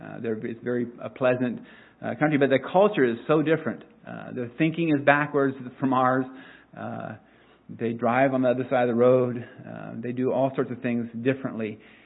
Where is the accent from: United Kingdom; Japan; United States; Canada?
Japan; even as growing up in Japan, I speak it very well, but I don't read it and write it very well.